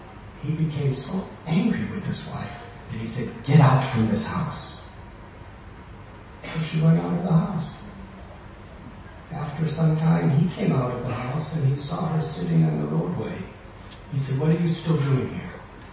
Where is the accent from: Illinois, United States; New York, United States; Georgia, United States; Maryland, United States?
Illinois, United States; born or raised there